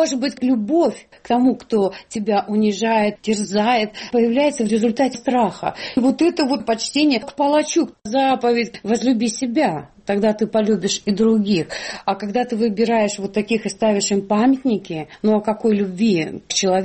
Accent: Lithuania; also born or lived in Karelia; Я литовка, которая жила в Карелии.

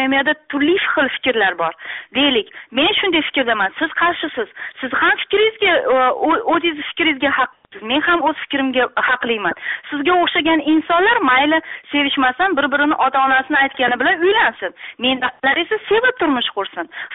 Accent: Bukhara, Bukhara Region, Uzbekistan; born or raised there

